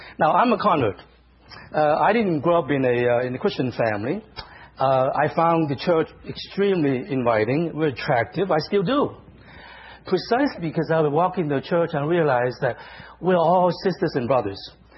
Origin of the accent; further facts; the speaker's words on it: Boston, Massachusetts, United States; accent: Bostonian; but I'm from Boston, you see. So the R is, in fact, Bostonian.